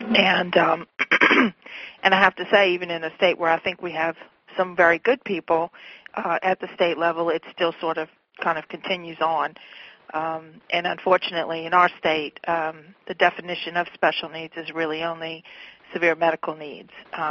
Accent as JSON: {"language": "English", "region": "Louisiana", "country": "United States", "said": "I'm from Louisiana."}